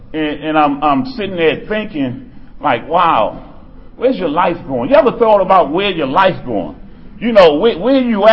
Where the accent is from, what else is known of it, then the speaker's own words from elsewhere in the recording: Baltimore, Maryland, United States; I come from Cherry Hill. I come from a place in Baltimore where they said anything you get involved with, you need to handle it.